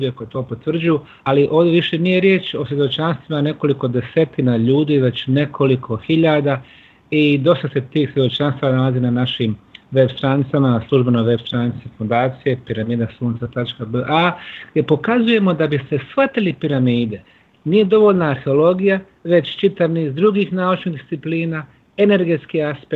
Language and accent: Bosnian; Bosnia & Herzegovina; Ali kod nas u Bosni je najveća mreža podzemnih tunela